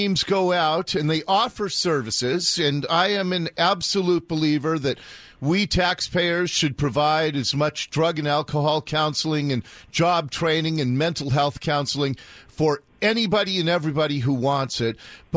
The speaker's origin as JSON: {"language": "English", "town": "Seattle", "region": "Washington", "country": "United States", "tie": "born or raised there", "said": "the neighborhood in which I grew up in Ballard."}